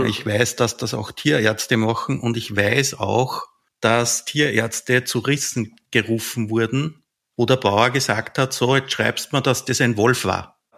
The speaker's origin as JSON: {"language": "German", "country": "Austria", "said": "bei uns in Österreich"}